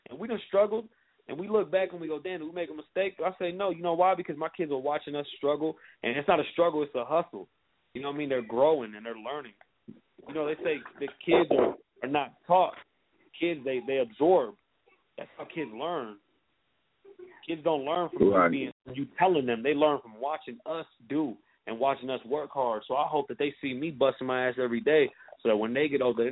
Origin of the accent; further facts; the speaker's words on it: Las Vegas, Nevada, United States; also born or lived in New York; That's where I'm from. I'm from New York originally, but, you know, I grew up on the east side of Vegas